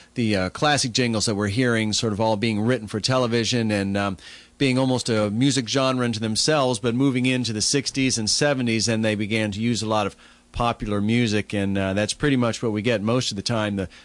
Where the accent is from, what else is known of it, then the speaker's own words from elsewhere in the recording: Louisville, Kentucky, United States; And they came like two right after Louisville, my hometown.